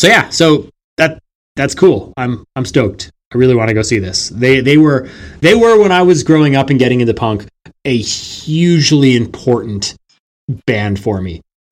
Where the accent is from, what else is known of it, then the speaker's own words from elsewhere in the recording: Canada; just in terms of getting into independent Canadian music as a Canadian.